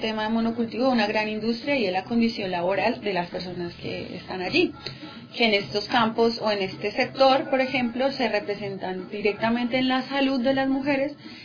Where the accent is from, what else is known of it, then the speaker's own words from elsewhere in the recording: Colombia; accent: Colombian; mi tonada que efectivamente no es argentina, es más colombiana